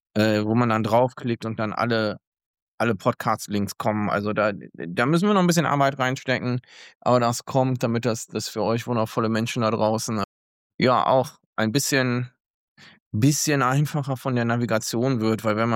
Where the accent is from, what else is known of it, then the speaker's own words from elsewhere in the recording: Oldenburg, Lower Saxony, Germany; meiner Heimatstadt Oldenburg